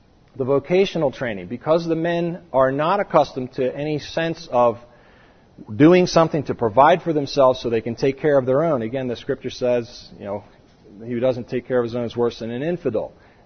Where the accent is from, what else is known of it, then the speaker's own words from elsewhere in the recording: New Jersey, United States; Now, I'm from New Jersey. There's a lot of that that goes on here, too.